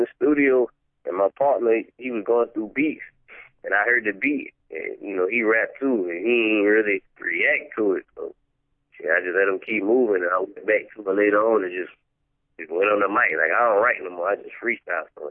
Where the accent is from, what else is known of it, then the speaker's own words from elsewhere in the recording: Savannah, Georgia, United States; now in Atlanta, United States; I'm from Savannah.